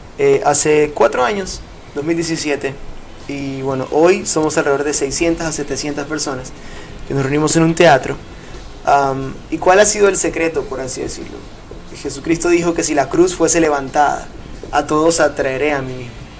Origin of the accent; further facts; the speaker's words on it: Guayaquil, Guayas, Ecuador; Somos guayaquileños, hermanos. Así estamos es. Aquí. Entonces